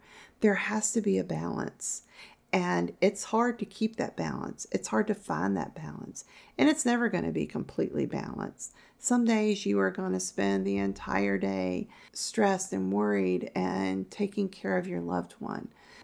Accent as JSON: {"language": "English", "region": "Virginia", "country": "United States", "tie": "born or raised there", "said": "I'm mid-50s. I was born and raised in Virginia and still live there."}